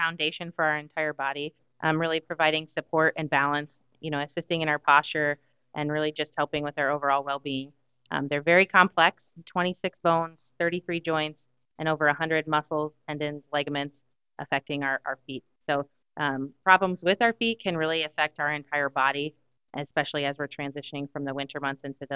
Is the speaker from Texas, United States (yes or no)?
no; Manton, Iowa, United States; I'm originally from Manton, Iowa, so just north of here.